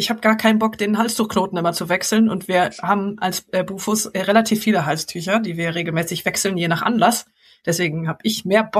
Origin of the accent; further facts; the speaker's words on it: Aachen, North Rhine-Westphalia, Germany; now in Munich, Germany; Ich lebe jetzt gerade in München, aber ich komme ursprünglich aus Aachen.